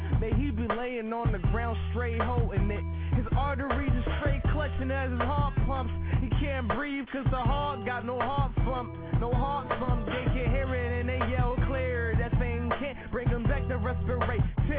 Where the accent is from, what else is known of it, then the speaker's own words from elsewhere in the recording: Philadelphia, Pennsylvania, United States; Yo, you don't understand, like, growing up in Philly is one of the worst things, but I'm proud, though. I'm a Philasian.